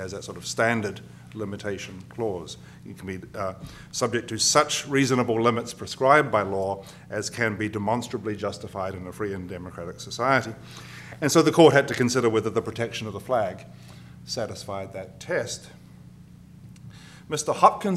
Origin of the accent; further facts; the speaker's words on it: New Zealand; Why, apart from the obvious reason that I'm a New Zealander, have I chosen to talk about this case?